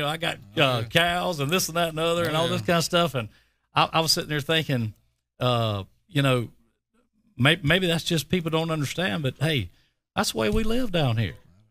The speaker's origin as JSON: {"language": "English", "town": "East Milton", "region": "Florida", "country": "United States", "said": "I'm from East Milton."}